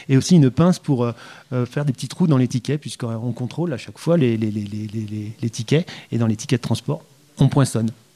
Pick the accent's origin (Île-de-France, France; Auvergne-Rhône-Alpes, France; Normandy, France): Auvergne-Rhône-Alpes, France; Chamonix; je suis depuis enfant né à Chamonix. Donc, ça a toujours été la montagne.